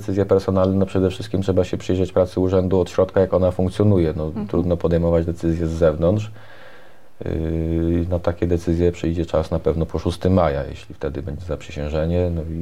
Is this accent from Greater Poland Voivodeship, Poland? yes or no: no; Gorzyczany, Świętokrzyskie Voivodeship, Poland; also born or lived in Sandomierz; urodziłem się w zasadzie w Sandomierzu, no, ale wychowałem się w Gorzyczanach i od dziecka mieszkam w Gorzyczanach. Tu wróciłem, związałem swoją przyszłość, swoje życie, no, z naszą gminą.